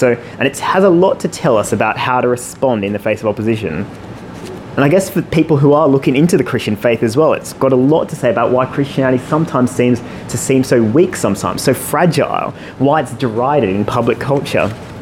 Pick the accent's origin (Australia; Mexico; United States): Australia; As I've just said, I am from Australia